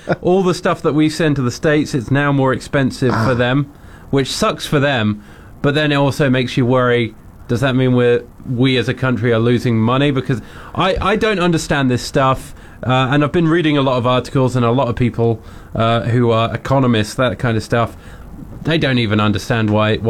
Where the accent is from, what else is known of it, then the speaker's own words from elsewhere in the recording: Canada; I am Canadian